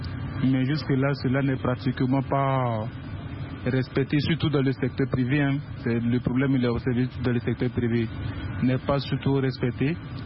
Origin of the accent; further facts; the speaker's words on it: Côte d’Ivoire; Il faut reconnaître que chez nous, en Côte d'Ivoire, nos autorités font beaucoup